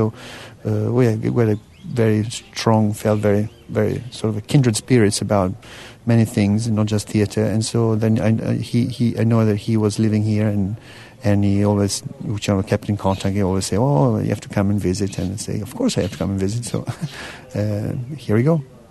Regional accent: Italy; and I'm from Italy

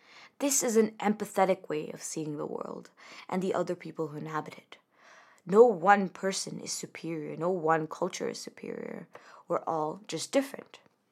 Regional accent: India; English is a second language; As an Indian anthropology student, this book is important to me because it talks of a world without empire.

